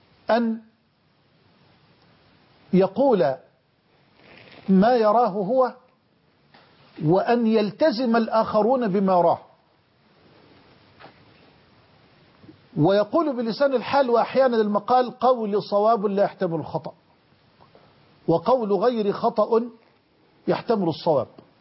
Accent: Egypt; من يعيشون معنا في مصرنا من الأقباط

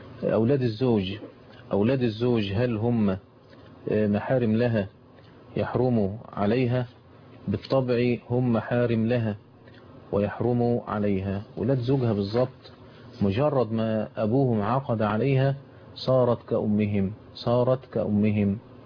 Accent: Egypt; والقانون عندنا في مصر الحقيقة بيأخذ بمذهب ابن تيمية

